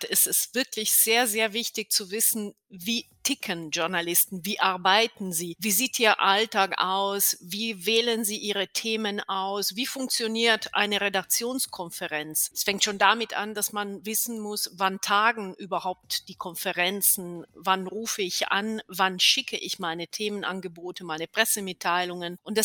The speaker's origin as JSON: {"language": "German", "country": "Italy", "first_language": "Italian", "second_language": "German", "said": "Ich komme ja selber aus Italien, daher hatte auch so diese sprachliche Ebene, die für mich besonders wichtig war"}